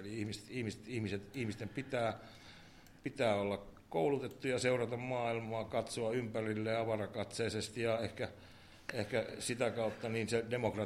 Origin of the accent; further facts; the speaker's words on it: Eastern Finland, Finland; mä oon Itä-Suomesta kotosin, mutta kyllä mä aika pieni poika taisi olla silloin, kun Veikko Vennamo ja Eino Poutiainen ensimmäisiä kertoja tuli valtaan.